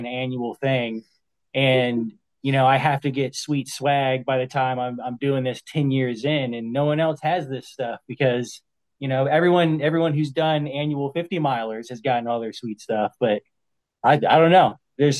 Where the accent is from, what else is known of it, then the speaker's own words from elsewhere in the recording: Virginia, United States; we're dirty Flatlanders from Hampton Roads.